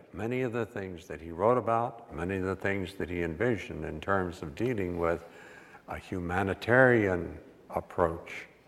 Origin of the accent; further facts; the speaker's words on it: West Virginia, United States; I grew up in West Virginia, out in the Eastern Panhandle, I was in a position where the bumper between the South and the North went right across our household.